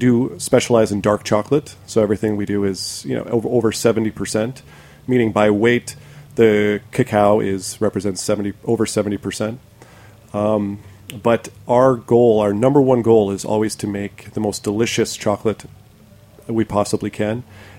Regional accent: Iowa, United States; I grew up in Iowa.

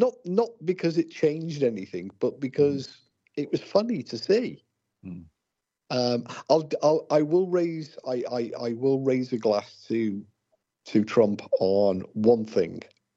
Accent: United Kingdom; Yeah, well, you know, I'm a Brit. Brits are interesting because we don't really bother about politics.

